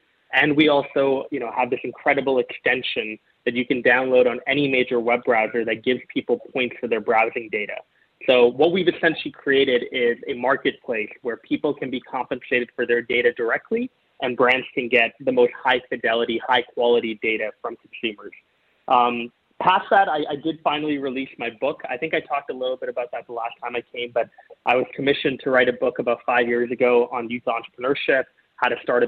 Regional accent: Singapore; now in Toronto, Canada; So I grew up in Singapore. We obviously have the Grand Prix in Singapore every year.

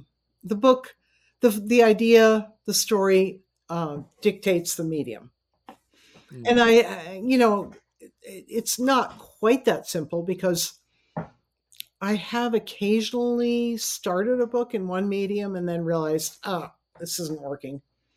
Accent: Middlebury, United States; It had many components that were very drawn from my growing up in Middlebury.

